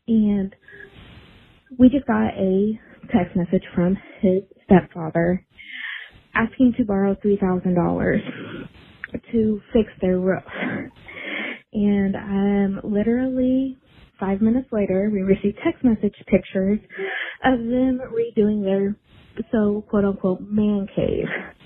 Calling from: Indiana, United States; I am from Indiana, and I have a quick question.

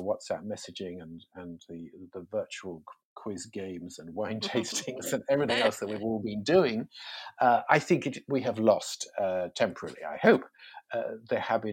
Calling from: London, United Kingdom; I am in the middle of lockdown London in my flat in Victoria.

